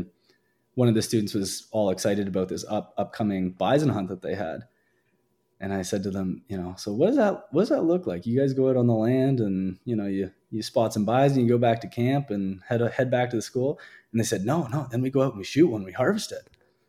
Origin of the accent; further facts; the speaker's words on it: Ontario, Canada; I grew up in Ontario, and the schools that I attended there, you couldn't cross the street without three or four permission slips being signed.